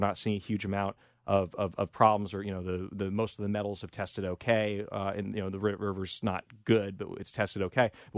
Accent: San Francisco, California, United States; You know, they used it back in my hometown of San Francisco.

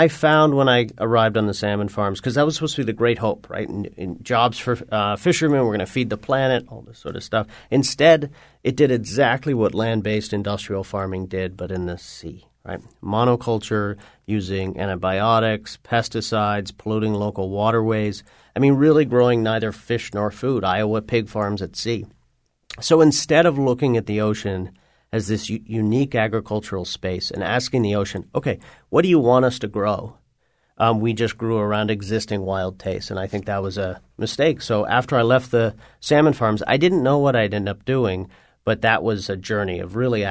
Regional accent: Newfoundland and Labrador, Canada; So I grew up in Newfoundland. My parents were from Connecticut and New York, and they went up during the war. They were draft dodgers. And I grew up in a little fishing village, fishermen's co-op

